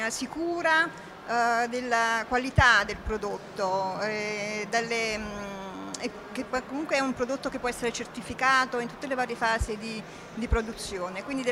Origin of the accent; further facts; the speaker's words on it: Naples, Campania, Italy; io sono di Napoli e non tutti sanno che a Napoli vengono prodotti i migliori guanti